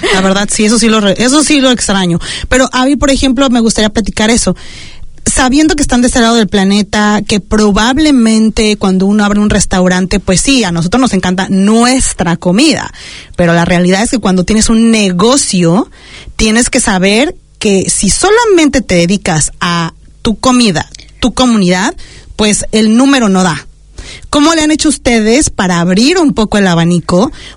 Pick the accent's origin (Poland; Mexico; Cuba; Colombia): Mexico; lo puedo decir como mexicana.